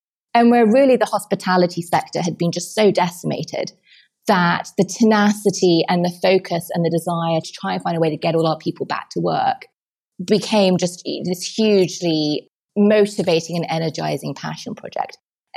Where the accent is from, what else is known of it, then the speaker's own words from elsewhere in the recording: England, United Kingdom; And being English, we have to be self-effacing.